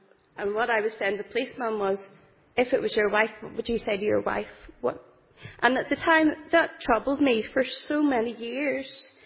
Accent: Rush Park, Northern Ireland, United Kingdom; I'm one of four children, and I'm from Rush Park.

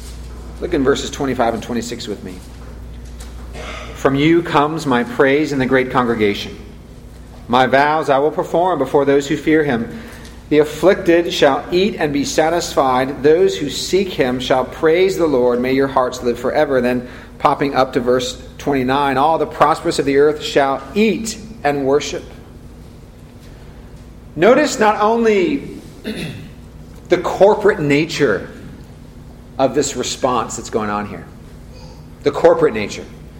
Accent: California, United States; I grew up in Silicon Valley. I didn't ride too many horses growing up.

